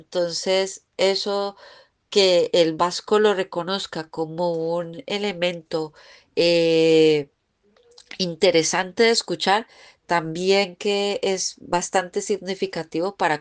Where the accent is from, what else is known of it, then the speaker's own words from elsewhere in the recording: Cali, Valle del Cauca, Colombia; accent: caleño; en especial pues la mía, que es la caleña, ¿no? Porque pues yo vengo de Cali